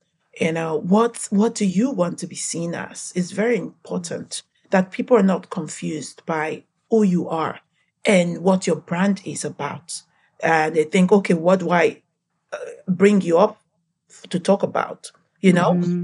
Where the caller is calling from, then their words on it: Budapest, Hungary; From Budapest, Hungary.